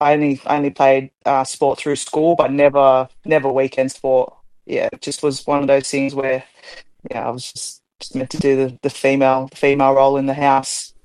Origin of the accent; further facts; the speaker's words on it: Australia; also born or lived in New Zealand; I'm definitely an Aussie.